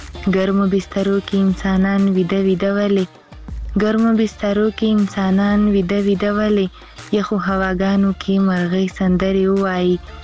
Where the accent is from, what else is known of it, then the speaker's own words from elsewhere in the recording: Khyber Pakhtunkhwa, Pakistan; زه خپیرې له وزیرستان نه یم